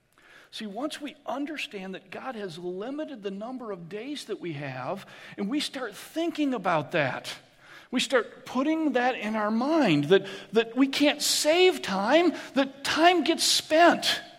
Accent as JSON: {"language": "English", "country": "United States", "said": "I have a busy life because I'm an American anyway."}